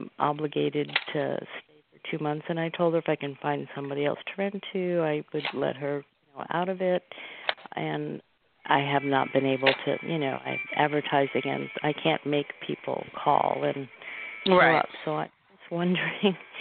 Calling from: Oregon, United States

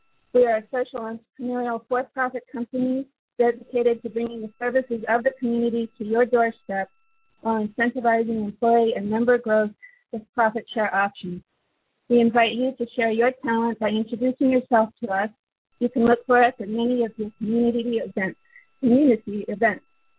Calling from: Boulder, Colorado, United States; Boulder, Colorado.

